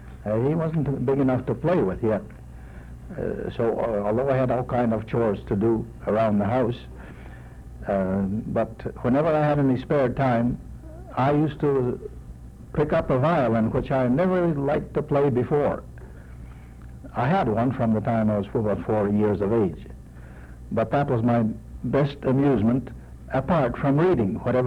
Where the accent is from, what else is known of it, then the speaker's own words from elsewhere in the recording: Winnipeg, Manitoba, Canada; He asked me where I was from, and said I told him that I came from Winnipeg, and he looked at me.